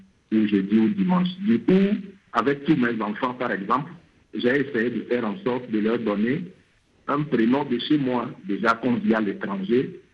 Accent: Togo; quand nous sommes en vacances, soit chez elle ou chez moi au Togo

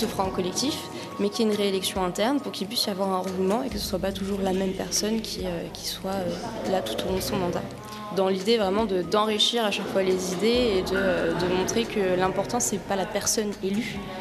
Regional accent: Poitiers, Nouvelle-Aquitaine, France; j'ai 26 ans et je viens de Poitiers.

